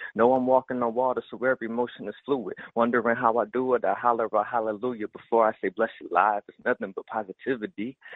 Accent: Chester, Pennsylvania, United States; from Chester, PA, the Keystone State.

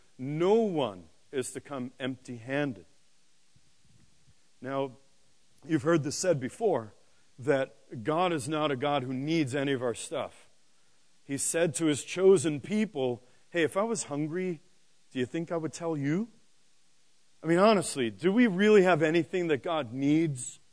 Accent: New York City, New York, United States; also born or lived in Boston; Now, you all know, if you don't, I'm from New York City. And then I lived in Boston for 10 years.

